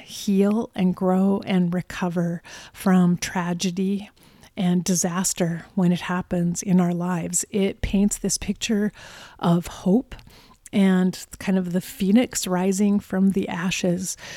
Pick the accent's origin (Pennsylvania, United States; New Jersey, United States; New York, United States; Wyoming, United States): Wyoming, United States; I grew up in Wyoming and visited Yellowstone Park every summer of my childhood.